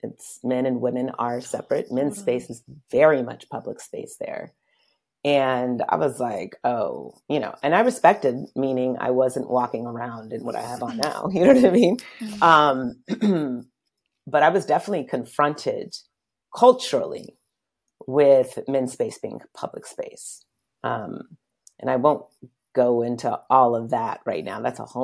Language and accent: English; United States; Cairo was the first time that I was confronted with my privilege as an American woman.